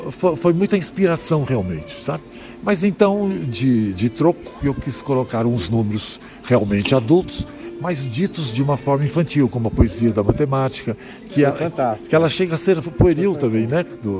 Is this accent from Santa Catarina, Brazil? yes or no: no; Goiás, Brazil; Eu sou filho de árabes, tá? E a minha infância eu passei em Goiás.